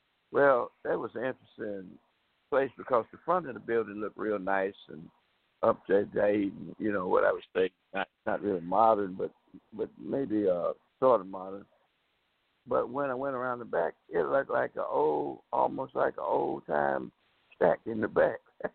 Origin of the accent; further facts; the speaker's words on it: Tuskegee, Alabama, United States; I was born and raised around Alabama in the little town called Tuskegee.